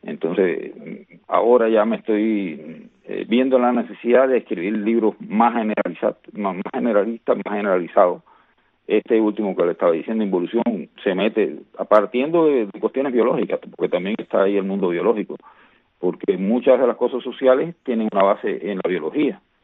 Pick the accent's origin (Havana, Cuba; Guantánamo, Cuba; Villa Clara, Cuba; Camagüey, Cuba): Villa Clara, Cuba; Santa Clara; Yo soy de Santa Clara.